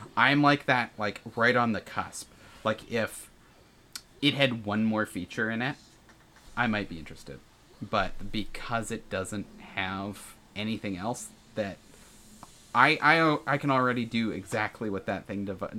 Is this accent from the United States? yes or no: no; Canada; I think for me, it's a little bit more because I'm a Canadian, and Canadians got to play a little bit more money because our dollar is not as made out of the right metal